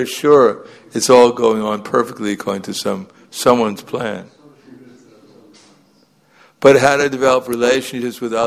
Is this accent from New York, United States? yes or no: yes; New York City, New York, United States; I mean, just like I grew up in New York.